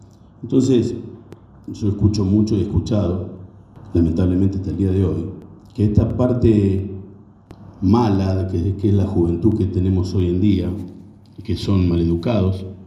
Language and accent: Spanish; Las Rosas, Santa Fe, Argentina; Yo recuperé mi identidad en el año 2015. … Fui criado acá nomás cerquita en Las Rosas por un matrimonio de ese apellido, ¿no? Un matrimonio muy adulto.